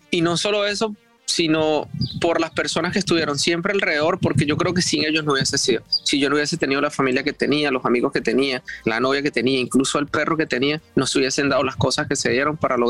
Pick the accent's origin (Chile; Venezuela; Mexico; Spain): Venezuela; y después como venezolano, después como patriota fuera de nuestro país